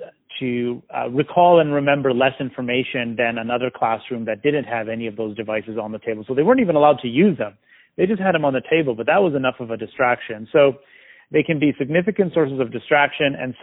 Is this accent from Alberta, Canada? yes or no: yes; Calgary, Alberta, Canada; I'm born and raised in Calgary, but my parents are originally from Greece